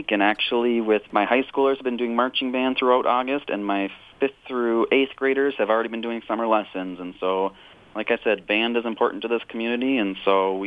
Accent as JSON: {"language": "English", "town": "Clinton", "region": "Minnesota", "country": "United States", "said": "Originally, I'm from Clinton, Minnesota, a Clinton Graceville Beardsley graduate."}